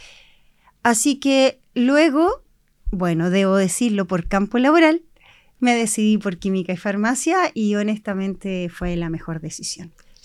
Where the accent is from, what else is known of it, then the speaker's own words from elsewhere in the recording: Valdivia, Los Ríos, Chile; also born or lived in Santiago; yo originalmente y de nacimiento soy santiaguina, pero mis papás migraron hacia el sur muchos años atrás y llegaron a Valdivia. Estoy hablando hace muchos años atrás. Y luego mis papás, súper inquietos, les encantaba el sur, y se vinieron a Osorno.